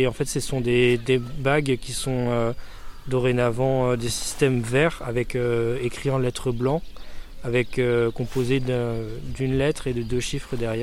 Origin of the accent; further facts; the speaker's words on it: Auvergne-Rhône-Alpes, France; j'ai 25 ans et je suis originaire des Sources de la Loire en Haute-Loire.